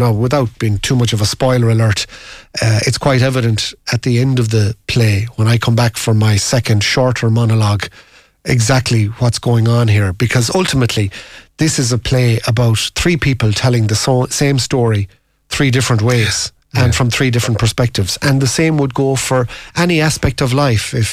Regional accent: Milltown, County Galway, Ireland; now in Dunmore, Ireland; So I'm from Milltown, living in Dunmore, and she's gone the opposite direction.

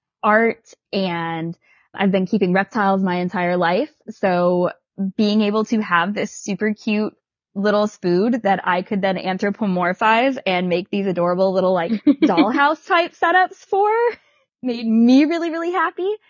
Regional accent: Indiana, United States

